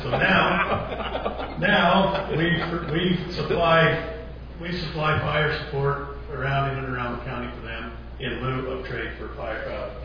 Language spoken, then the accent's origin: English; Canaryville, United States; So when I was a kid, I'm born and raised in Canaryville. I've never lived anywhere else.